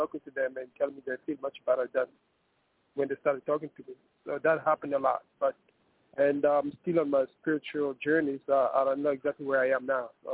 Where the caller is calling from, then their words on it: New York City, New York, United States; I'm calling from New York City. Manhattan.